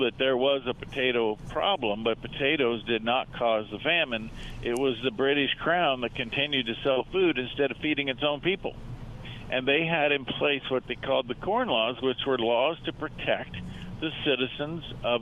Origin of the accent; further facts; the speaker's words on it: Illinois, United States; I tell people that I grew up in Illinois, and the first question, oh, Chicago? No, not even close to Chicago. 350 miles from Chicago.